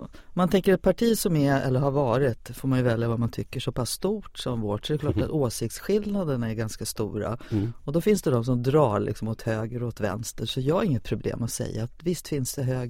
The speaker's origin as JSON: {"language": "Swedish", "town": "Sollefteå", "region": "Västernorrland County", "country": "Sweden", "tie": "born there", "said": "man låter som en stockholmare när man är född i Sollefteå av halländska föräldrar."}